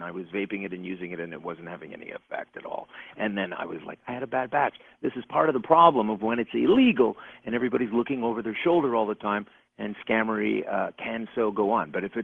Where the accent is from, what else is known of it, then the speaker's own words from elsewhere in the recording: Canada; I'm a Canadian.